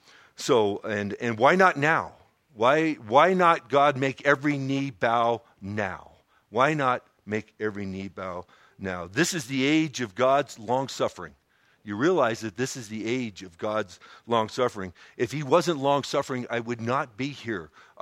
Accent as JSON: {"language": "English", "country": "Ireland", "said": "And that was a great line to me, being an Irishman."}